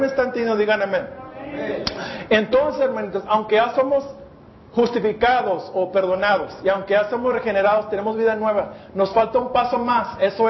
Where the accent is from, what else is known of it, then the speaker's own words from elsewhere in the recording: United States; Yo fui criado en los Estados Unidos, yo nací, yo soy americano, pero mi papá fue mexicano.